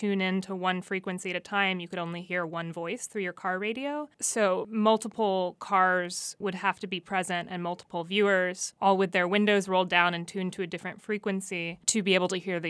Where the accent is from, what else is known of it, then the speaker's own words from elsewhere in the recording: New Mexico, United States; it was a public art commission that I did in my home state of New Mexico with the Department of Cultural Affairs there.